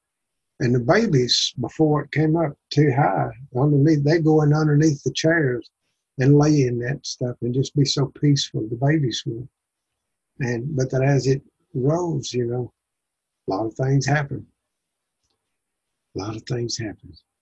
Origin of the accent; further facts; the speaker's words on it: Arkansas, United States; I'm coming in from Arkansas. I'm just an old farm boy.